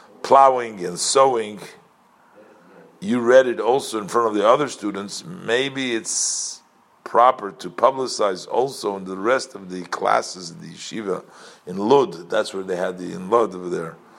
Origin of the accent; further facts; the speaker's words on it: Brooklyn, New York, United States; moved away; I was sent from from Brooklyn to study in Yerushalayim in Torah Semes